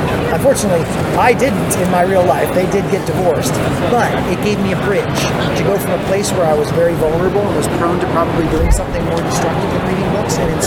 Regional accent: Englewood, Colorado, United States; I'm from Inglewood, Colorado

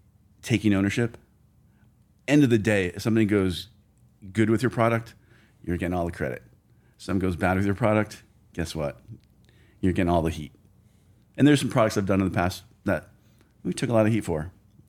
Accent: Connecticut, United States; My experience in pools was growing up in Connecticut, we had above ground pools, 24-inch round.

